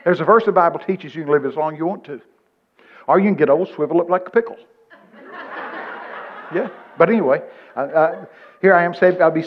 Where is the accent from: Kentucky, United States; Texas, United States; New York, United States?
Texas, United States; Now, I'm from Texas.